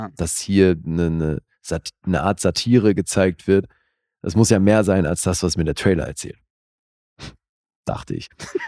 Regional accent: Bern, Switzerland; born or raised there

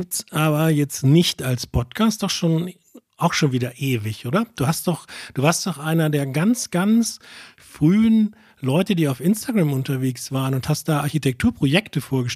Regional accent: Solingen, North Rhine-Westphalia, Germany; Ja, und ich bin in Solingen aufgewachsen.

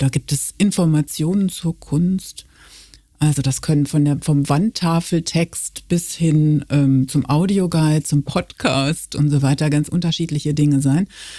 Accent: Münster, North Rhine-Westphalia, Germany; now in Cologne, Germany; Genau, ich komme aus Westfalen. Ich komme aus Münster und fühle mich trotzdem sehr wohl hier im Rheinland und in Köln.

